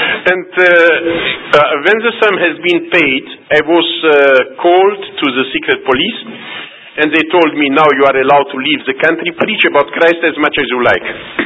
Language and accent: English; United States; The proof of this is, I come from America. And I have traveled through whole America.